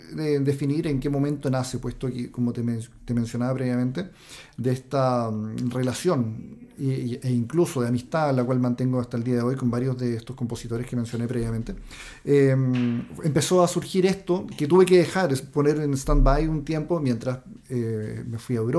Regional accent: La Serena, Coquimbo, Chile; also born or lived in France / Spain / Germany / Ecuador; yo nací y vivo actualmente en La Serena, pero después de mucho recorrer. Como tú mencionaste, estuve viviendo en Francia, en España, en Alemania, estuve en Ecuador también

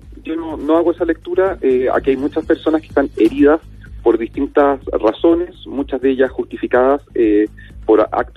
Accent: Chile; nos habla una vez más del anhelo y de la necesidad que tenemos nosotros como sociedad chilena de mirarnos a los ojos

